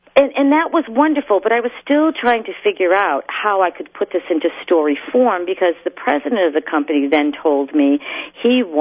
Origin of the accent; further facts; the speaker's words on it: Boston, Massachusetts, United States; accent: Boston; Thank you, my Boston accent, yes.